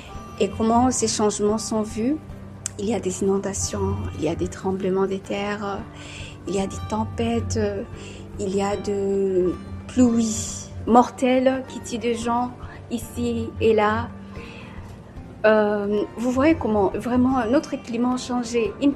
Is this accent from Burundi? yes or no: yes; Burundi; je suis burundaise et je viens du Burundi.